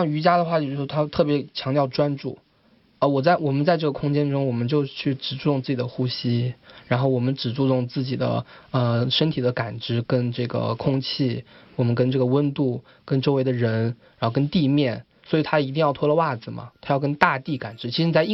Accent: Shanghai, China; also born or lived in Zhejiang; 然后后来我是浙江人，然后当我小时候在上海的也是，就杨浦区泳队。

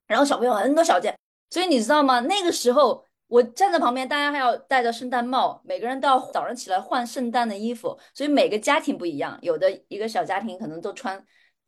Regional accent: China; 毕竟我们是中国人嘛

